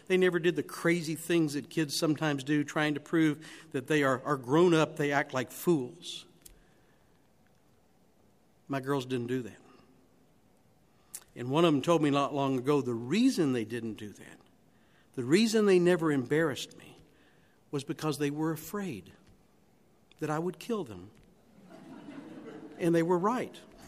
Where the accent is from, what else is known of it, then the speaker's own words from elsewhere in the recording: Kentucky, United States; Now, they eat that stuff with great delight because they're Indian. I'm Kentuckian.